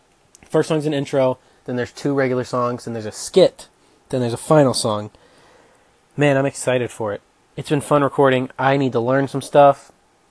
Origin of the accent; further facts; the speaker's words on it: Birmingham, Alabama, United States; I grew up in Birmingham. So that you pretty much pick Auburn or Alabama, and we are Auburn family.